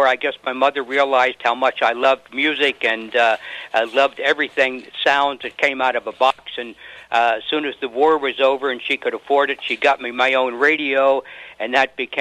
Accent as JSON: {"language": "English", "region": "Pennsylvania", "country": "United States", "said": "I'm originally from Pennsylvania, north of Philadelphia."}